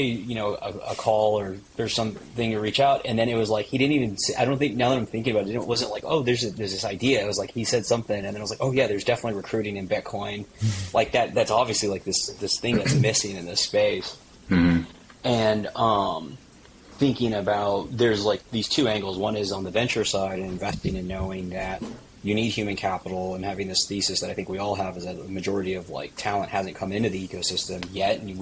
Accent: Texas, United States; moved away as an adult; now in New York City, United States; I was from Texas and went to New York City in 2016, I believe, 16, 17

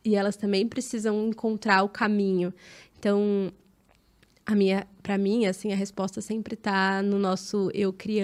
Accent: Minas Gerais, Brazil; Eu sou de Minas, né?

